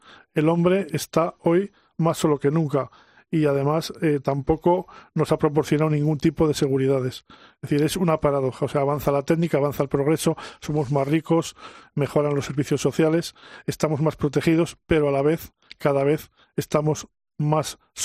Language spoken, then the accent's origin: Spanish; Miranda de Ebro, Castile and León, Spain; yo tengo 64 años, he visto cuando era niño en Miranda de Ebro las mercancías las distribuían carros tirados por caballos.